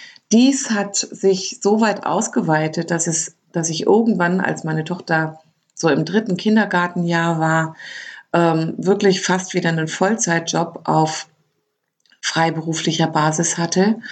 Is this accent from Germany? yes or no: yes; Lower Saxony, Germany; born there; moved away as an adult; ich bin 1972 in Niedersachsen geboren. Seit 2001 lebe ich in Baden-Württemberg, weil ich mich dorthin verliebt hatte.